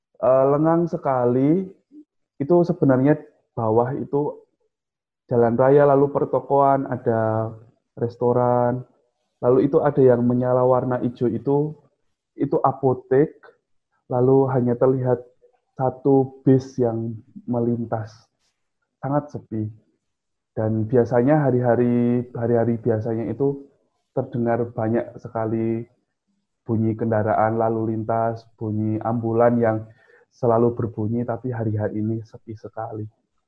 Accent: Wonosobo, Central Java, Indonesia; moved away as an adult; now in Rome, Italy; saya dari Wonosobo, saya calon imam untuk Keuskupan Purwokerto

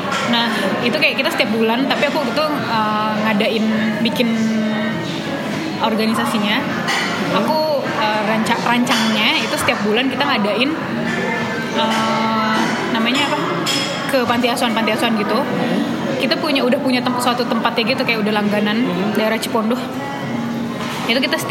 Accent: Tangerang, Banten, Indonesia; Kebetulan aku dari Tangerang.

